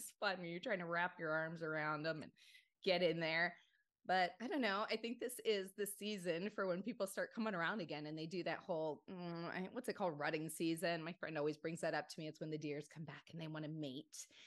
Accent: Canada; born there; I often forget that I was born in Canada.

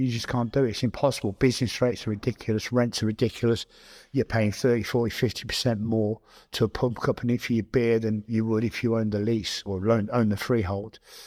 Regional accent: Glasgow, Scotland, United Kingdom; born there; now in Coventry, United Kingdom; Yeah, I was born in Glasgow.

